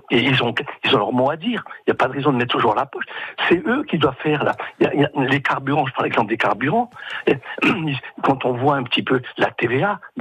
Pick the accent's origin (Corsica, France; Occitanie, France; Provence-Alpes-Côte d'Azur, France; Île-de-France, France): Corsica, France; je voulais simplement parler de la vie de mon village et de tous les villages en Corse, parce que moi, je suis originaire de Pétrose